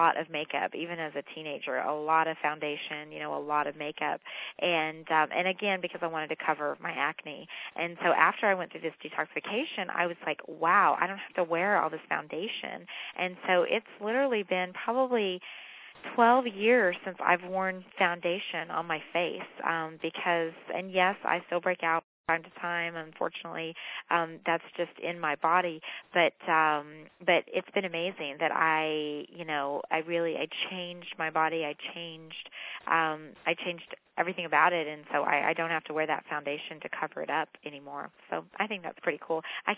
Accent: Texas, United States; And remember, I'm from Texas, and I grew up on meat and cheese and sugar and not a whole lot of vegetables

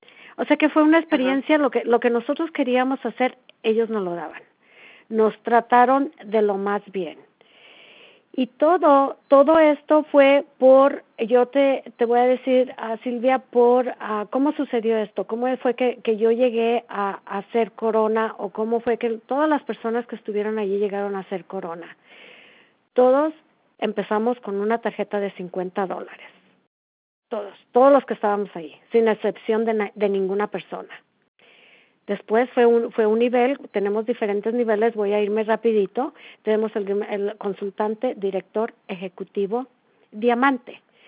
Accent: Cabo San Lucas, Baja California Sur, Mexico; now in United States; Fuimos a Cabo San Lucas y precisamente por eso estaba tan orgullosa porque es mi tierra

